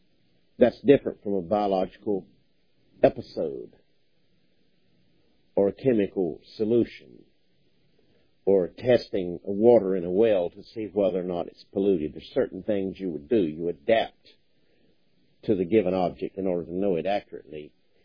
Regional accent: United States; I'm American, I call them laboratories.

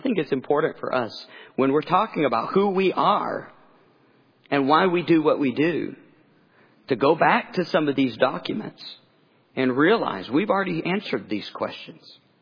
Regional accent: the South, United States; I grew up in the South. I didn't even know what a church covenant was.

